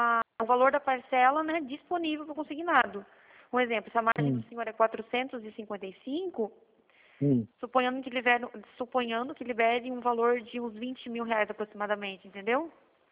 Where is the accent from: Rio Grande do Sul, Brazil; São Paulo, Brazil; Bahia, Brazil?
São Paulo, Brazil; Capivari; Eu sou de Capivari.